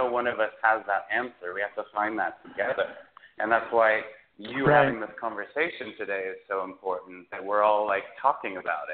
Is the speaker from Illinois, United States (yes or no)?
yes; Chicago, Illinois, United States; I mean, my hometown of Chicago, from when I grew up there until now, has just like now, especially in the last 4 to 6 years, has experienced such an outbreak in violence.